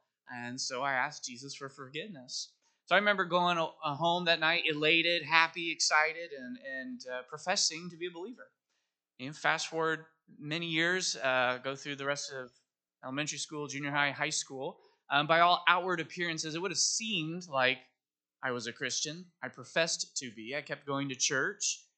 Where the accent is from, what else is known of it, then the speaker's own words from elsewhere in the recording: Manhattan, Kansas, United States; also born or lived in Nebraska; And so I grew up in Manhattan, Kansas. I was born in Nebraska, but didn't live there very long. I have a lot of family up there who are diehard Cornhusker fans. But I grew up in Manhattan, Kansas, majority of my life.